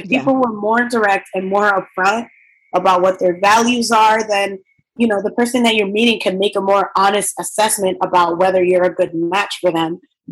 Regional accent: New York, United States; As a New Yorker, it's sometimes we get stuck in just, oh, I'm going to go to the same reliable place where I always like to go to have brunch

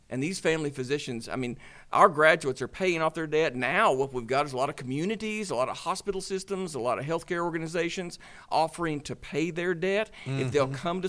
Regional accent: Arkadelphia, Arkansas, United States; which you and I both know growing up in Arkadelphia and in Clark County in that region

